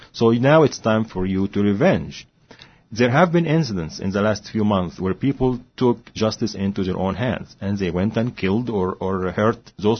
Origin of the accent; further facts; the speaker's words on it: Cairo, Cairo Governorate, Egypt; And I think that's what I saw growing up in Cairo especially